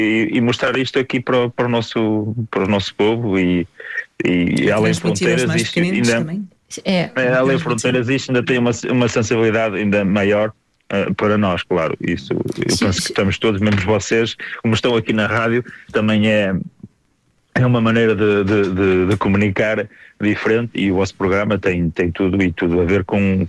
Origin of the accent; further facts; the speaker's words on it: Castelo de Neiva, Viana do Castelo, Portugal; do Alto Minho, mais da região da zona costeira, de onde eu sou natural, que é de Castelo de Neiva.